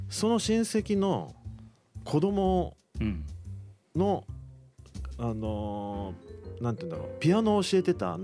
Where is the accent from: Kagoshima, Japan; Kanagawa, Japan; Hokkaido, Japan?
Kanagawa, Japan; also born or lived in Tokyo; 生まれは東京なんですよ。